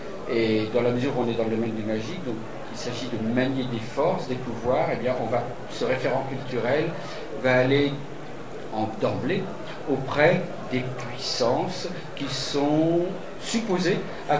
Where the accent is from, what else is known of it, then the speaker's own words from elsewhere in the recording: France; en tout cas chez nous en France